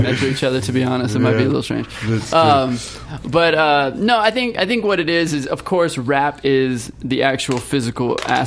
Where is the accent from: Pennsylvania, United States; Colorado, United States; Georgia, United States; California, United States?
California, United States; also born or lived in Los Angeles; I was actually born in Fullerton, which is a little south of here. And then I grew up in Orange County, but pretty much grew up in LA as well.